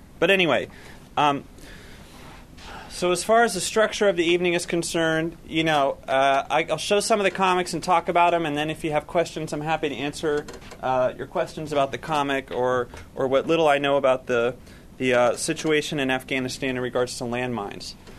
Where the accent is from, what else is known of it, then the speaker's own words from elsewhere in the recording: Chapel Hill, North Carolina, United States; I grew up in Chapel Hill.